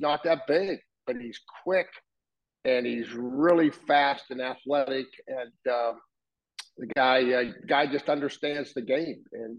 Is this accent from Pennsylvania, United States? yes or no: yes; Pittsburgh, Pennsylvania, United States; And I'm from Pittsburgh.